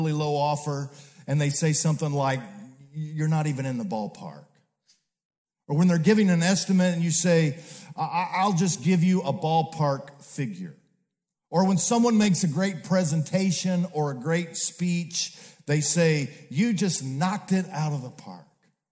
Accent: Midwest, United States; I was raised in the Midwest. I just am not used to this West Coast stuff.

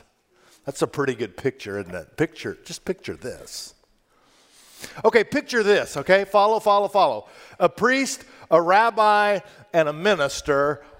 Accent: Kansas, United States; I'm from Kansas. I just want to tell you, I never heard of firefalls until I came here and saw some of these pictures.

